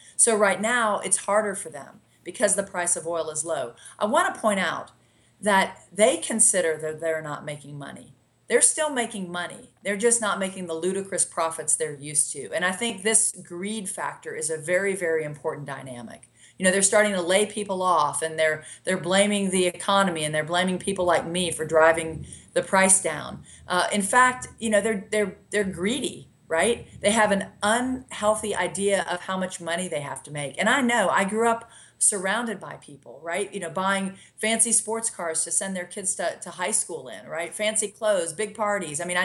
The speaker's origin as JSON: {"language": "English", "town": "Lafayette", "region": "Louisiana", "country": "United States", "tie": "born or raised there", "said": "Charles Bustani, who is the representative from Lafayette, my hometown, that got terribly flooded"}